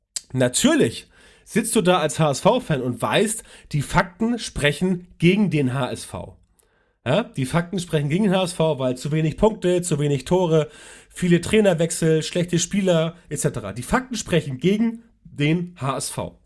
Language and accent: German; Hamburg, Germany; Ich komme aus Hamburg